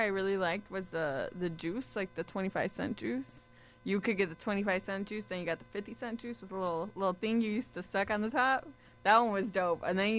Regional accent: Chicago, Illinois, United States; I am from kind of close to Indiana, the Indiana border, but I'm still Chicago.

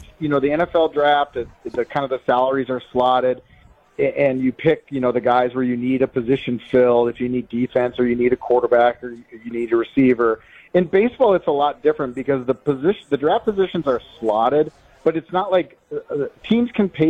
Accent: New Berlin, Wisconsin, United States; I grew up in New Berlin

